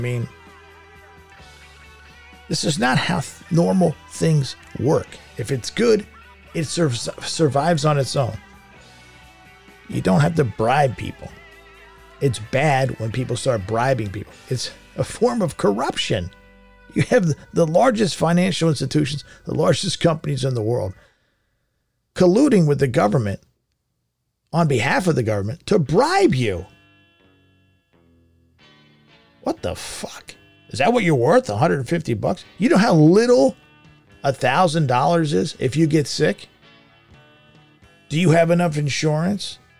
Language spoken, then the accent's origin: English; United States; Yes, I grew up here. Yes, I'm an American. Yes, I like it here, for the most part